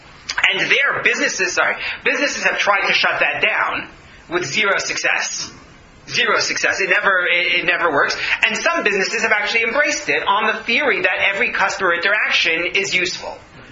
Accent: Toronto, Ontario, Canada; We're from Toronto. We're going to go back to Toronto, and that's where we're going to look at purchasing.

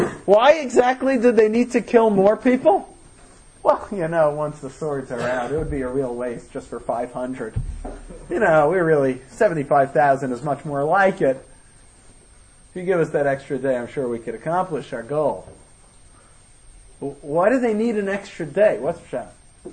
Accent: United States; now in Israel; And again, I was raised in America where I never had a clue what Shushan Purim was until I got here.

